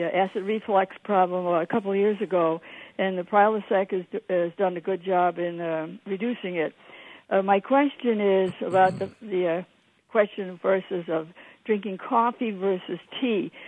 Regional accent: New Orleans, Louisiana, United States; born there; I was born in New Orleans, so my mother brought me up on strong coffee.

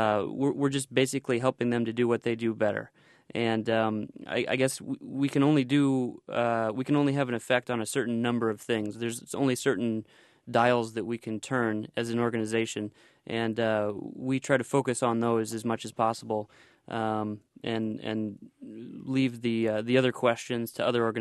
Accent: Peoria, Illinois, United States; she's from Peoria. I'm from Peoria, so we're living in Peoria.

